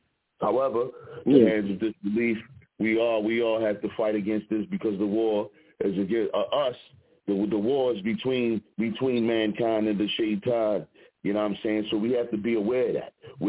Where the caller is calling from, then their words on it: Philadelphia, Pennsylvania, United States; represent from the Broad Street Bully side of Philadelphia